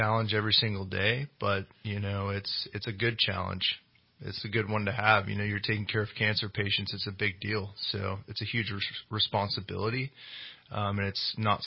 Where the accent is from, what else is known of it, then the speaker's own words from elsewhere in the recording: Fortuna, California, United States; now in Redding, United States; I'm from Fortuna originally.